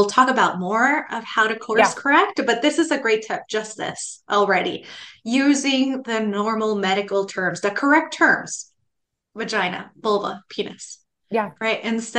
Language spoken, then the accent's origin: English; Guatemala; also born or lived in Mexico; now in United States; I'm from Guatemala. I lived in Mexico. I'm here in the US